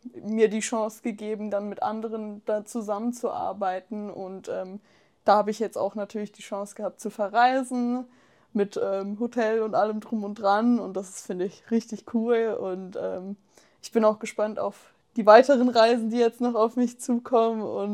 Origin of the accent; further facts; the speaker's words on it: Mannheim, Baden-Württemberg, Germany; born there; Ich bin gebürtig aus Mannheim.